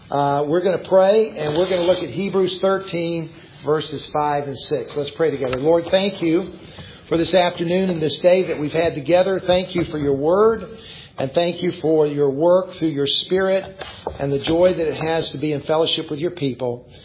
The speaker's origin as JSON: {"language": "English", "region": "South Carolina", "country": "United States", "tie": "born or raised there", "said": "I grew up in South Carolina. My grandparents were in South Georgia."}